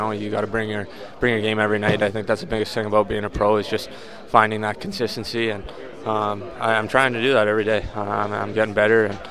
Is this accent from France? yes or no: no; Calgary, Alberta, Canada; Yeah, well, Calgary's my hometown, so it was so much fun.